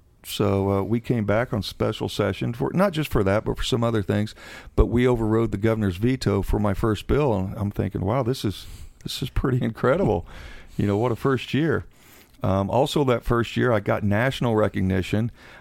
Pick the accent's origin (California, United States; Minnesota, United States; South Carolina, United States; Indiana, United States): Indiana, United States; Seymour; born and raised in Seymour, Indiana. Graduated from Seymour High School.